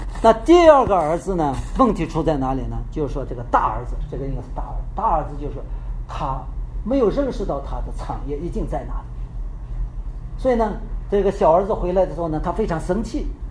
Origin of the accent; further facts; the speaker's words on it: China; 我们中国人最熟悉的一个故事，从小学的，叫做拔苗助长